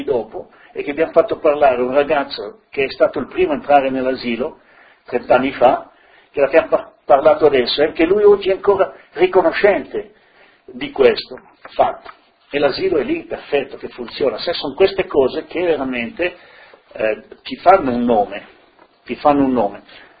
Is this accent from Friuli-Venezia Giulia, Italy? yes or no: yes; Friuli-Venezia Giulia, Italy; now in Switzerland; vai dappertutto, dici sono friulano, ma voi friulano lo senti, no?